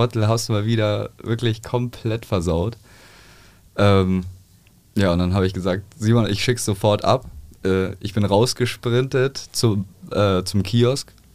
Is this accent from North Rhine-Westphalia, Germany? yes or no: no; Rosenheim, Bavaria, Germany; also born or lived in Munich; now in Hamburg, Germany; Ich komme ursprünglich aus Rosenheim. Ich bin geboren in München, aber ich bin schon ein Jahr vor Beginn der Schauspielausbildung bin ich schon nach Hamburg gezogen.